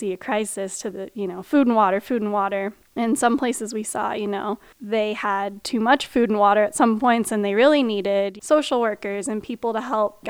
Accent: Bozeman, Montana, United States; And I'm from Bozeman. I went to a fairly conservative high school there.

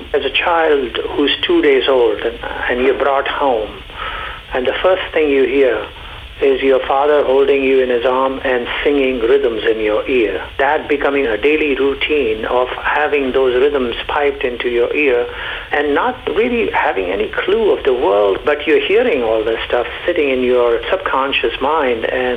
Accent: India; You're from Hawaii, I'm from India.

